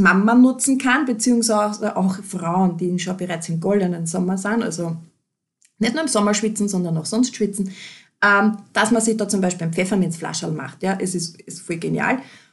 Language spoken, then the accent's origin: German; Lower Austria, Austria; ich bin ja aus Niederösterreich